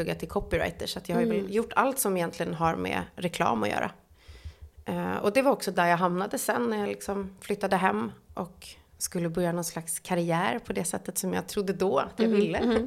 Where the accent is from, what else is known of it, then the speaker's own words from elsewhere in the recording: Stockholm, Stockholm County, Sweden; Jag är ju från Stockholm från början, som säkert många redan hör.